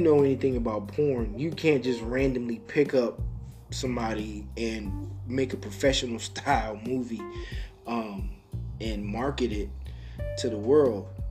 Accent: Detroit, Michigan, United States; So I'm from Detroit, and people that, you know, if you're from Detroit or you've been to Detroit

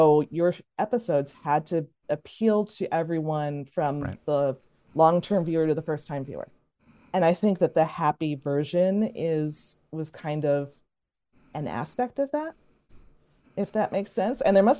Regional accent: Midwest, United States; I mean, I grew up in the Midwest. I'm very Midwestern.

